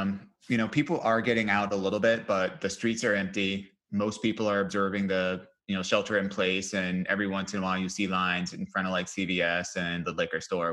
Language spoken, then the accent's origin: English; Ohio, United States; So I'm Ohio and this one's Michigan.